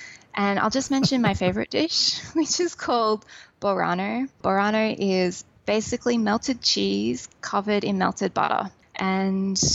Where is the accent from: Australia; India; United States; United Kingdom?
Australia; I'm Australian.